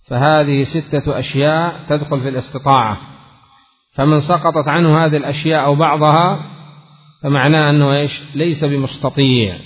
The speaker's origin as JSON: {"language": "Arabic", "region": "Aden", "country": "Yemen", "said": "وخاصة عندنا في عدن المطار يغلق شهرين ويفتح 3 أيام وهكذا."}